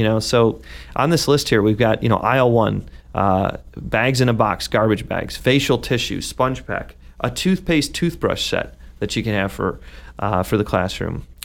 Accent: Cleveland, Ohio, United States; now in Buffalo, United States; because I'm from Cleveland, which got the award for being the poorest city in America that year.

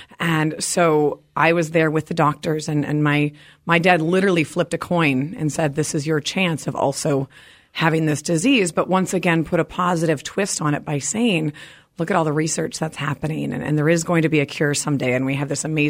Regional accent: Madison, Wisconsin, United States; I am all the way from Madison, Wisconsin.

